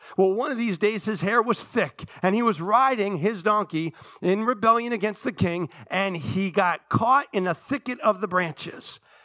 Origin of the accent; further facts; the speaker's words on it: North Plainfield, New Jersey, United States; I was raised in the Baptist church in North Plainfield, where every Sunday they would have an altar call.